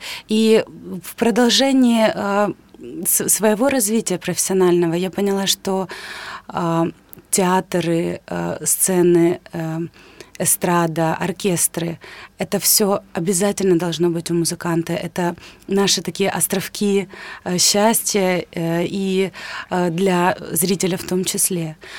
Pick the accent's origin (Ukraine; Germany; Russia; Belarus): Ukraine; Donbas; я сама из Донбасса, и я много за последние годы пережила.